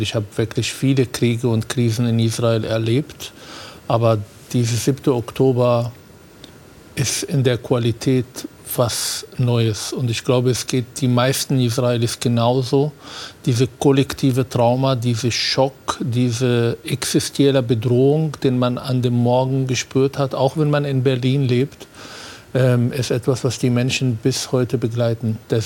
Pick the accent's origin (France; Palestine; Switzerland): Palestine; Ich möchte aber vor allem als Palästinenser sagen